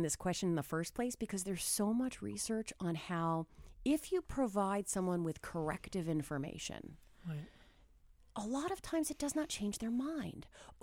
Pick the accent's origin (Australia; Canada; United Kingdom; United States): United States; New Hampshire; Like I'm a kid from New Hampshire, so I share a social identity with folks from New Hampshire.